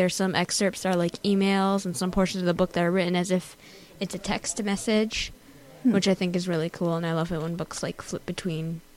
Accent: Hudson, New York, United States

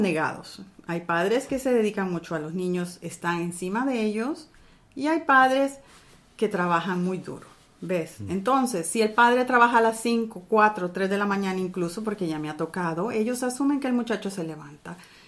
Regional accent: Honduras; Honduras.

